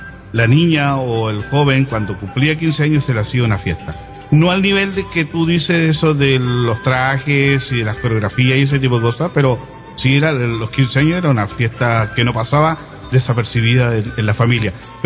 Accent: Chile; que le llaman incluso popularmente acá en Chile, en mi tierra

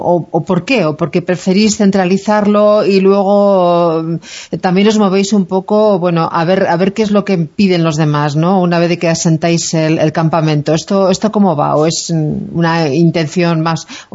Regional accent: Bilbao, Basque Country, Spain; Yo tiro para mi tierra, tiro para el norte, y muchas veces desde Bilbao, cuando estamos en Euskadi

